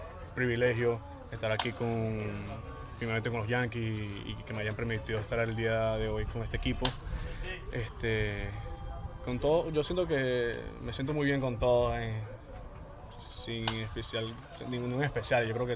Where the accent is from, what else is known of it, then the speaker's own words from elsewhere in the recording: Lara, Venezuela; un lugar donde yo nací y me crié toda mi vida